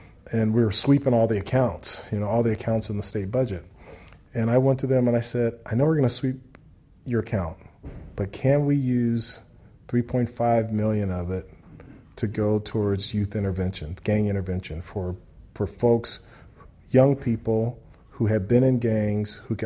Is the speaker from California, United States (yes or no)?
yes; Los Angeles, California, United States; growing up in South Central LA and being there with the Watts riots, I saw my community just go from being this incredible community to this really struggling community.